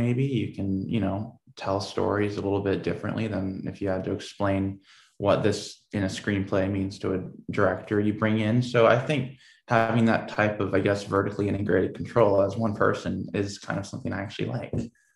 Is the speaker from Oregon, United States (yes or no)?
yes; Portland, Oregon, United States; I grew up in Portland, Oregon.